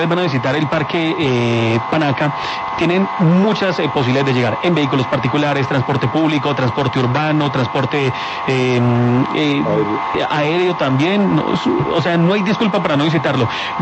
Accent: Colombia; como habitante del eje cafetero y también como colombiano.

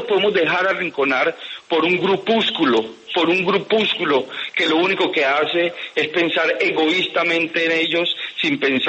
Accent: Chocó, Colombia; Mire, yo salí del departamento del Chocó hace muchos años. Después, yo soy nacido y criado acá y venía regularmente.

